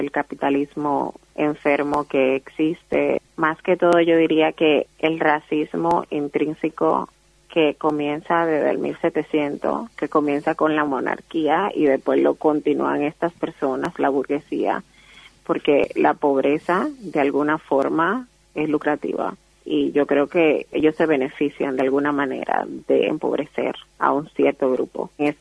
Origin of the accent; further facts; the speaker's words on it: Dominican Republic; moved away; desde que salí de República Dominicana y he empezado a hacer este trabajo